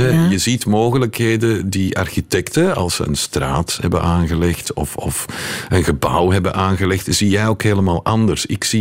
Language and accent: Dutch; Leuven, Flemish Brabant, Belgium; Ik ben opgegroeid in Heverlee Hills, Leuven.